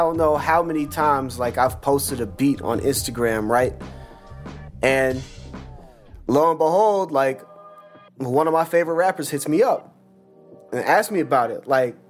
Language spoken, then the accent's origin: English; Pacific Northwest, United States; I'm from the Northwest, and the Northwest has a really close connection with the Bay Area.